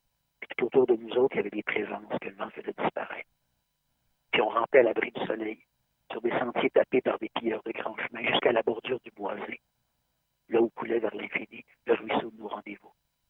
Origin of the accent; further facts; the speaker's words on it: Quebec, Canada; je suis allé chez mes parents qui habitent en Montérégie, près de la frontière américaine. C'est là où j'ai grandi